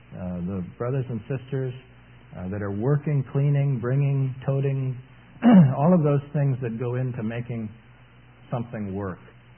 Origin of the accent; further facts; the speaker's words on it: Michigan, United States; I'm from Michigan.